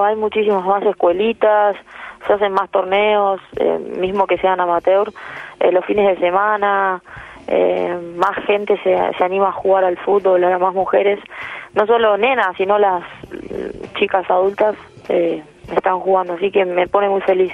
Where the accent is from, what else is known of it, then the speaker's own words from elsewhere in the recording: Tandil, Buenos Aires Province, Argentina; me llevaron a la primera escuelita en Tandil, soy de Tandil